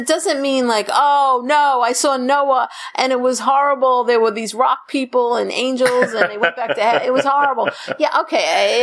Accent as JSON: {"language": "English", "country": "Spain", "said": "I'm from Spain."}